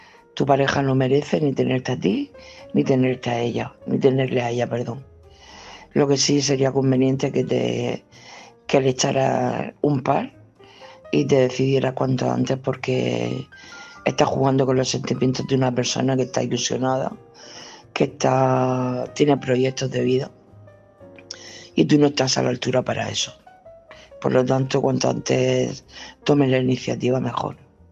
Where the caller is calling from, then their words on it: Region of Murcia, Spain; de Murcia.